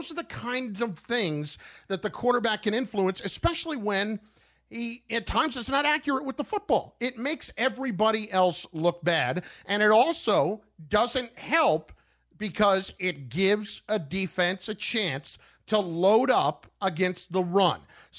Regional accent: New Jersey, United States; I went to Hobart in upstate New York. But I'm from New Jersey.

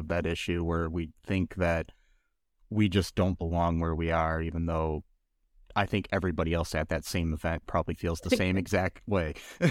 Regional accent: Toledo, Ohio, United States; I mean, I come from Toledo in Ohio, and Toledo's not necessarily that great of a city either.

